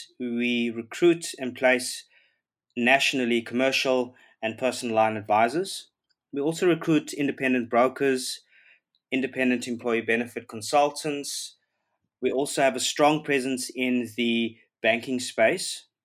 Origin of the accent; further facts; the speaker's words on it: Durban, KwaZulu-Natal, South Africa; I grew up on the East Coast in Durban.